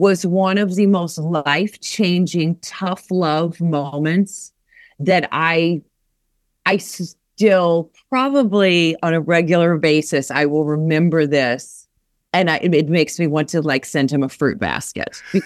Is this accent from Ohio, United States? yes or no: no; Louisville, Kentucky, United States; born there; I was born in Louisville, Kentucky.